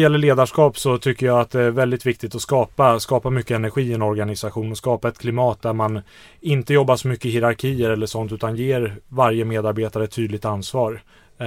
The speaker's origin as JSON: {"language": "Swedish", "country": "Sweden", "said": "Nej, det är väl lite tufft med klimatet där just nu som svensk."}